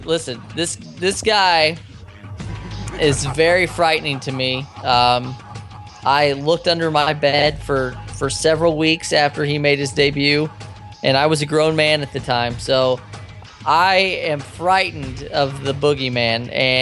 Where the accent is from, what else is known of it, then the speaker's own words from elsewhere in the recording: Midwest, United States; I grew up in the Midwest. There was obviously no voodoo people there.